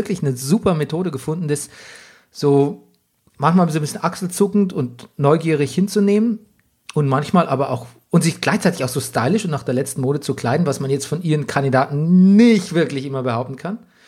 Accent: Bavaria, Germany; Ja, so klassifiziert man bei uns in Bayern.

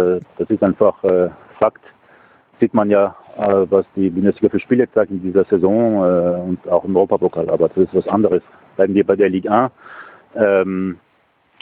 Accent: France; und da muss ich mich schon schämen als Franzose

